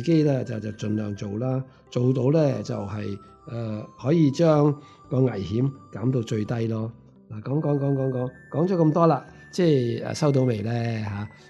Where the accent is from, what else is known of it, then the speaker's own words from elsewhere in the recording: China; 佢叫做栗物啦，我哋中国人都有嘅，我哋叫做叶菜啦